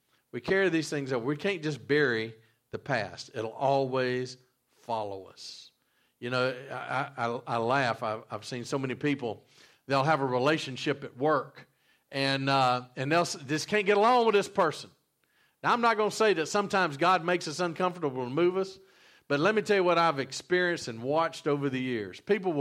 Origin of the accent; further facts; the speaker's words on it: Georgia, United States; I remember when I flew into Baton Rouge. I grew up in Georgia